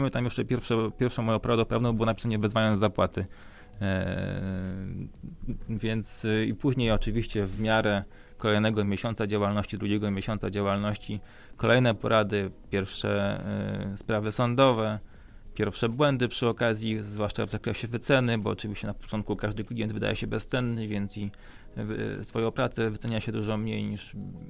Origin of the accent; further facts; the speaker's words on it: Skierniewice, Łódź Voivodeship, Poland; moved away as an adult; also born or lived in Lublin / Warsaw; Ja pochodzę ze Skierniewic, ale prawda jest taka, że wyjechałem na studia do Lublina. Później przeprowadziłem się do Warszawy i w Skierniewicach niestety, ale może za wyjątkiem pierwszego roku studiów, dosyć rzadko bywałem. Dopiero teraz jakby jestem z powrotem częściej.